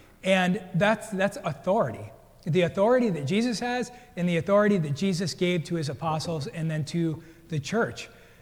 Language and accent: English; Brooklyn, New York, United States; I grew up in Brooklyn, New York.